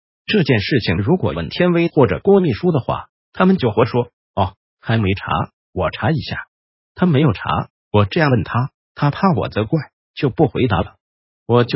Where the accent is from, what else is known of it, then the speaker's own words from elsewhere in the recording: Taiwan; 因为我们台湾人很害怕罪恶感，很害怕被指责